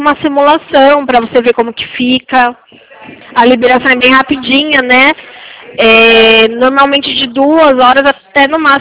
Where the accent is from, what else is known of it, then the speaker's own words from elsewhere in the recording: Sorocaba, São Paulo, Brazil; Não, eu sou de Sorocaba